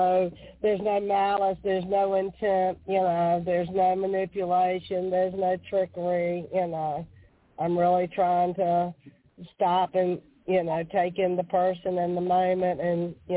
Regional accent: Glen Allen, Virginia, United States; from Glen Allen.

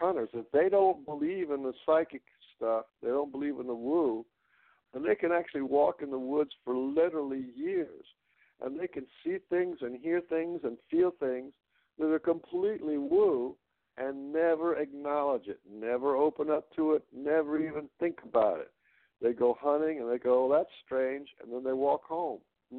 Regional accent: United States; born there; I have this education, and I was born in America

